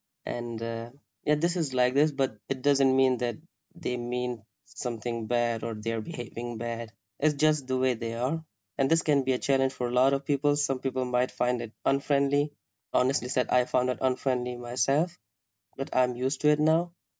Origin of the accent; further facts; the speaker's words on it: Kabul, Afghanistan; now in Germany; Well, I'm from Kabul. I was born in Kabul. I grew up in Kabul and I lived there. And I left Afghanistan in 2016.